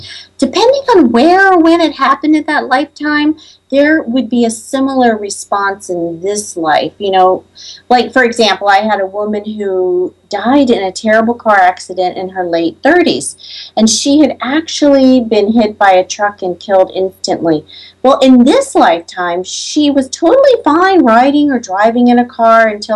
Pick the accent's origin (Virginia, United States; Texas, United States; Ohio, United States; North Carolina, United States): Virginia, United States; Virginia Beach; I grew up in Virginia Beach, around the corner from the ARA, the Edgar Cayce Institute.